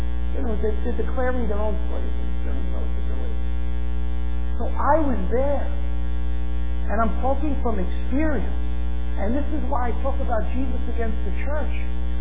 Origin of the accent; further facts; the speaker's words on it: New York, United States; You know, I grew up in New York. I know I'm not a nice guy at any time.